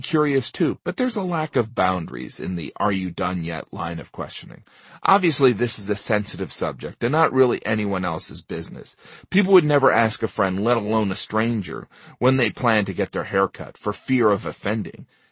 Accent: United States; I'm Irish-American.

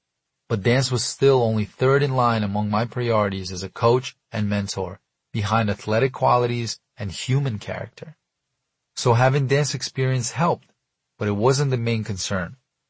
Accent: Brooklyn, New York, United States; accent: Brooklyn; And in my Brooklyn accent, I answered, I like to dance because I like to win.

